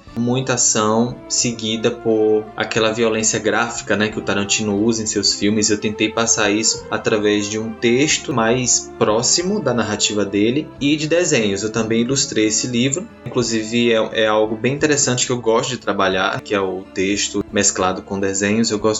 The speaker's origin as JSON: {"language": "Portuguese", "town": "Gandu", "region": "Bahia", "country": "Brazil", "lives_now": "Vitória da Conquista, Brazil", "said": "Eu sou de Gandu, interior da Bahia, mas atualmente eu moro em Vitória da Conquista, também na Bahia."}